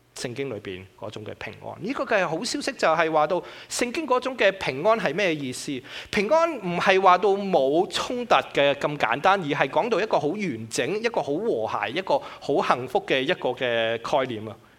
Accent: China; 有啲人我哋中國人就講啦

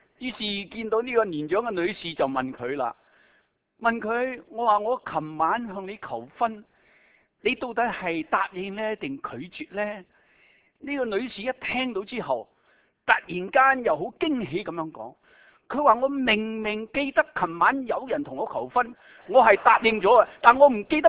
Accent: Shanghai, China; 我系上海人嚟噶嘛，

